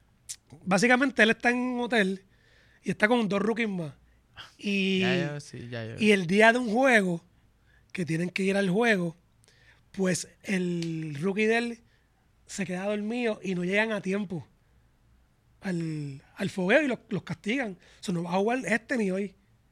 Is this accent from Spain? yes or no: no; Puerto Rico; nosotros somos el puertorriqueño así, papi.